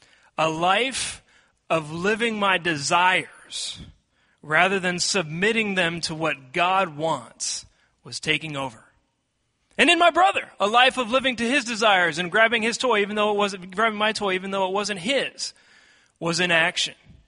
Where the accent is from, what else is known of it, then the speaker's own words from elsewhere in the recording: Seattle, Washington, United States; I grew up in Seattle, Washington, so you can leave the kids in the car without melting, and that was important.